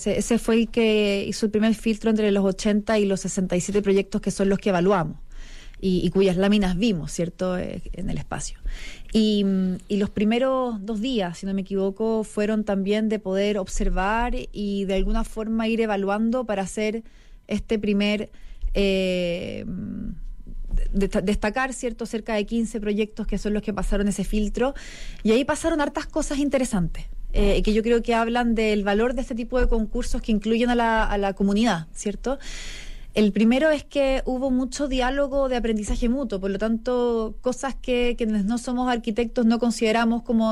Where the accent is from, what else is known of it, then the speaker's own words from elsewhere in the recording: Santiago, Santiago Metropolitan Region, Chile; uno piensa en Rapa Nui siendo santiaguino